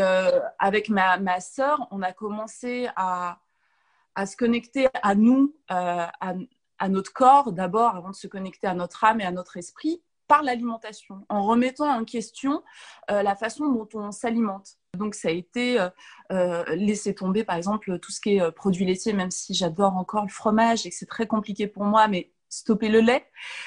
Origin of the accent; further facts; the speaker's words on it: Saint-Étienne, Auvergne-Rhône-Alpes, France; Je suis née à Saint-Étienne, oui. J'ai 38 ans. Donc Saint-Étienne, tu vois, c'est une ville minière assez sombre. Mais ce qui est incroyable, moi j'y ai vécu jusqu'à mon baccalauréat.